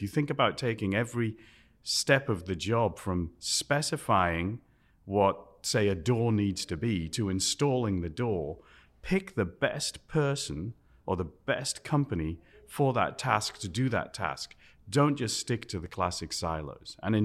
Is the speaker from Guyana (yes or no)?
no; Ashington, North East England, United Kingdom; born there; I was born in Ashington. It's a little mining village in the northeast of England, near halfway between Newcastle and Edinburgh.